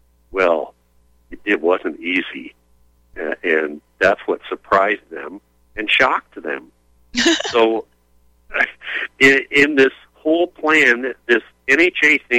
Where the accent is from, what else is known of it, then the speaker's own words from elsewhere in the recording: Colorado, United States; Because I grew up in Pueblo County, and the thing I knew about southeastern Colorado